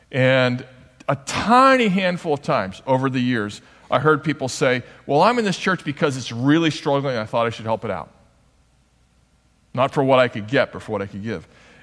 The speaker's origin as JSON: {"language": "English", "country": "United States", "said": "And I'm not bragging. I'm just admitting that I'm an American."}